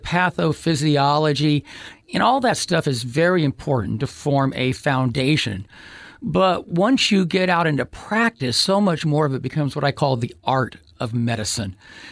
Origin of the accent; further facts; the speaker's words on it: California, United States; also born or lived in Japan / Alabama / Virginia; I was born in Japan, lived there for a few months, and then Alabama, Virginia, Southern California. He retired and we moved to Northern California.